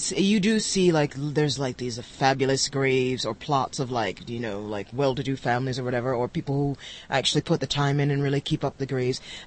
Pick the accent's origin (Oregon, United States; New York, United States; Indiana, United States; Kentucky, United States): New York, United States; or at least I'm from New York State, and the cemeteries I've been in, everything is completely just manicured perfectly.